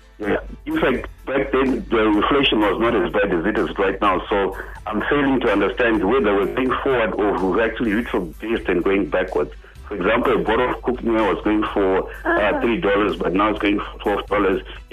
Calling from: Harare, Zimbabwe; I'm calling from Harare.

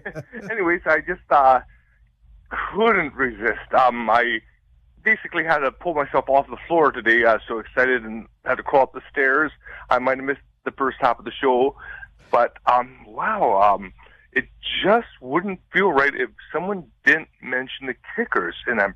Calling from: Saskatoon, Saskatchewan, Canada; I'm usually calling from Saskatoon, Kit River, Walk Lake.

